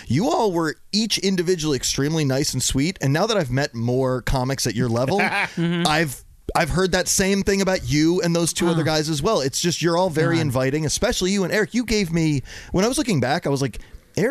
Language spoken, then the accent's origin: English; Maryland, United States; moved away; I moved up from, Maryland suburbs to central PA about 2 years ago.